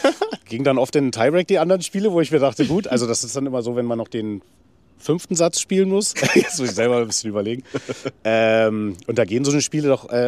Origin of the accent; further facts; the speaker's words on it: Cottbus, Brandenburg, Germany; Ja, Cottbus ist schon absolut meine Heimat. Ich bin in Cottbus geboren, habe dort viele Freunde.